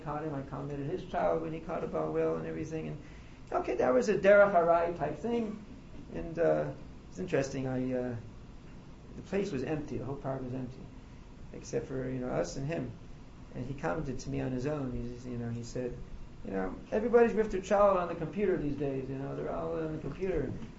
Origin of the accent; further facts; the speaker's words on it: Kansas City, Missouri, United States; I mean, growing up in Kansas City, you know, we had our own little baseball team and everything.